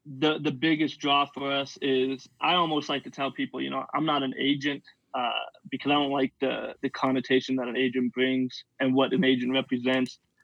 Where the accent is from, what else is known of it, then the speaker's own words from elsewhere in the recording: Montana, United States; moved away as an adult; So I'm from Montana originally. Grew up there, spent my whole life there up until I left for college, followed my brother to the University of Utah